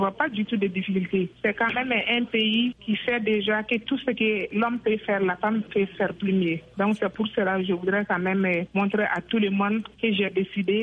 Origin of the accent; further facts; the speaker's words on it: Mali; Nous sommes des Maliens